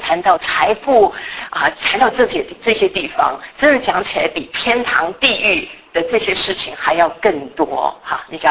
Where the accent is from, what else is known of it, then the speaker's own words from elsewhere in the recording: Taiwan; now in United States; 我是安徽人，我在台湾长大，然后我到美国来读书，现在是美国的公民，可是我是美籍的华人啊